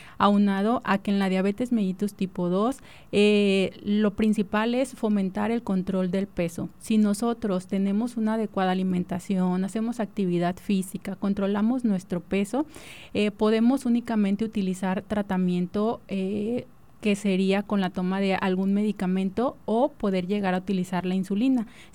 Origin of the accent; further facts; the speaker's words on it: Mexico; pues nosotros como mexicanos, por el simple hecho de ser mexicanos